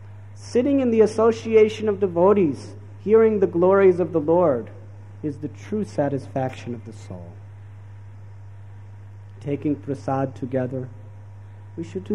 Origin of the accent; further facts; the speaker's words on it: United States; Because I'm from America where I know all these types of people.